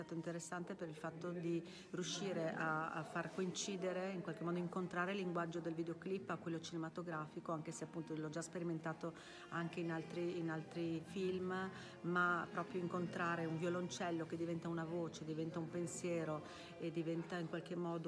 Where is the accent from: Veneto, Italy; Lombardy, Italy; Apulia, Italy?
Veneto, Italy; Beh, io sono veneta e della bassa veronese, quindi queste zone sicuramente mi ricordano tantissimo